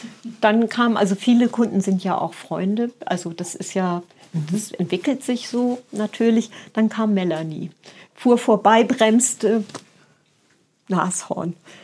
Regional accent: Lower Saxony, Germany; Ja, also geboren bin ich in der Nähe von Bremen. Also ich fühle mich als Bremerin, aber ich bin eigentlich eine Niedersächsin, und weil wir an der Stadtgrenze aufgewachsen sind.

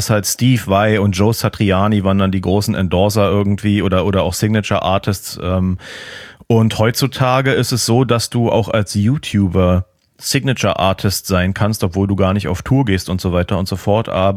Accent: Berlin, Germany; als Berliner und als Mucker

